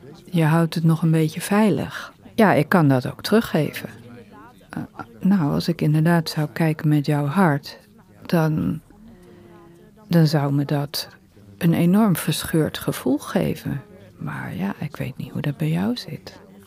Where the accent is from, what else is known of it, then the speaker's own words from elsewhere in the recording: Utrecht, Netherlands; Ik kom uit Utrecht.